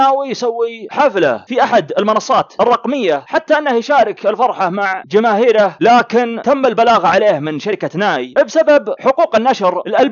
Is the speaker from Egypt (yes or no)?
no; Saudi Arabia; عندنا في المملكة العربية السعودية